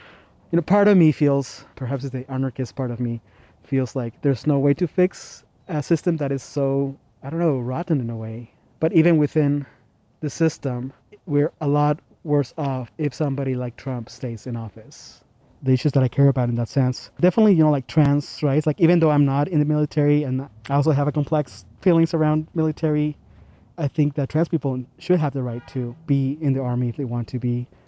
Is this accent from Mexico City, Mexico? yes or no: no; Oaxaca, Mexico; now in Albuquerque, United States; I recently turned 42 years old. I am originally from Oaxaca, Mexico, but I have lived in Albuquerque twice.